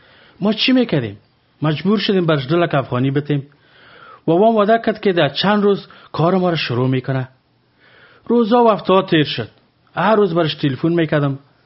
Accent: Afghanistan; ما افغان هستیم، بین خیش و قوم آبرو عزت داریم.

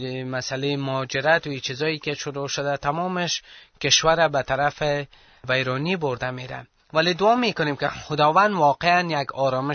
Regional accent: Afghanistan; ما افغان هستیم و ما پیرو عیسی مسیح هستیم.

